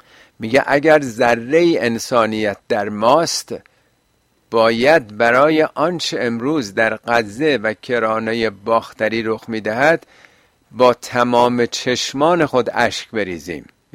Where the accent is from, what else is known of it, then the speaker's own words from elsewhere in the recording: Iran; یعنی این داوری که در بین ما ایرانیام هست